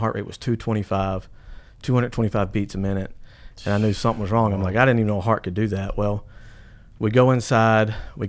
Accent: Fayetteville, Georgia, United States; also born or lived in Decatur; I was born in Decatur, Georgia.

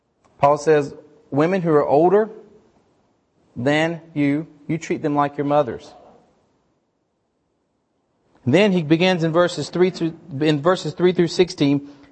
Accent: North Carolina, United States; I grew up in North Carolina, of course, and I went to spend a lot of time at the coast

